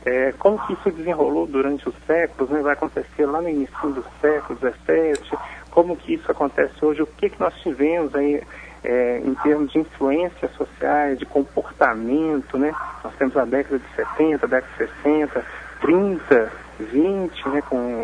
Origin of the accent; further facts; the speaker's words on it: Belo Horizonte, Minas Gerais, Brazil; Por isso a escolha de Belo Horizonte e minha cidade natal também.